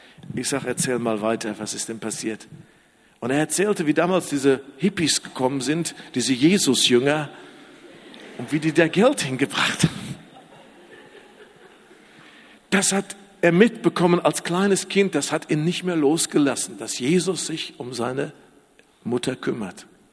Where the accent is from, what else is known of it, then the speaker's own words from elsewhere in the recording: Iserlohn, North Rhine-Westphalia, Germany; ich war dann damals noch in meiner Heimatstadt in Iserlohn